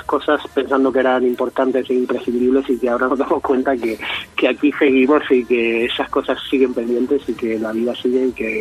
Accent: Region of Murcia, Spain; Intentando sobre todo hacer recetas de mi tierra, de Murcia, que me encanta

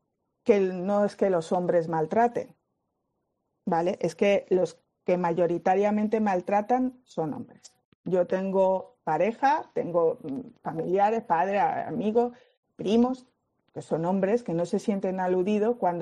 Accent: Torremolinos, Andalusia, Spain; no solo en mi pueblo, en Torremolinos, en Málaga, en España

